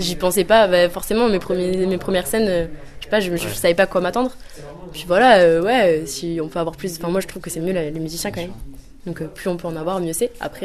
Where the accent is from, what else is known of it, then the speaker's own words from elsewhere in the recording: Montpellier, Occitanie, France; parce que je viens de Montpellier